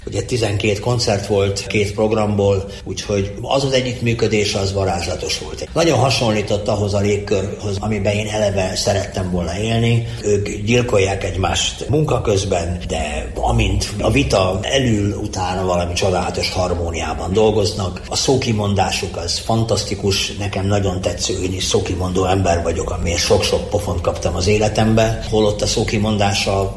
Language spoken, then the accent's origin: Hungarian; Székely Land, Romania; mennyire székely vagyok, mennyire kanok vagyok, és mennyire hazafi vagyok